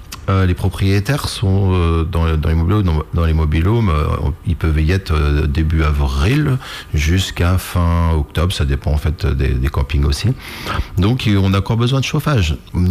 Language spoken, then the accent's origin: French; Saint-Hilaire, Pays de la Loire, France; Oui, surtout que moi je suis vraiment vendéen, donc j'ai grandi à Saint-Hilaire et je suis toujours à Saint-Hilaire